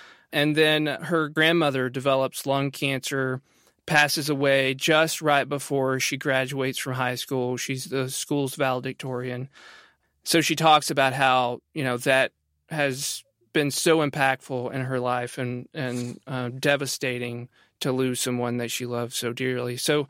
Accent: Appalachia, United States; And again, speaking as an Appalachian myself, I think that we tend to do that maybe more so than anybody.

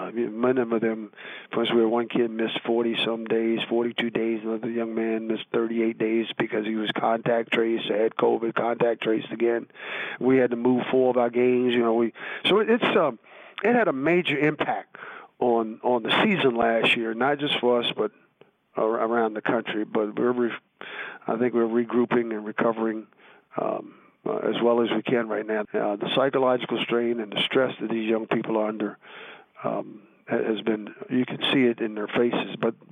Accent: Maryland, United States; That's that's the longest time I've spent anywhere other than my 17 years of growing up in Southern Maryland as a kid.

